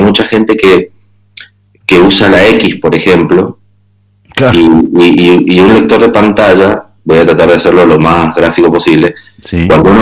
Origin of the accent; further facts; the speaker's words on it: Mendoza, Argentina; Sí, soy de Mendoza.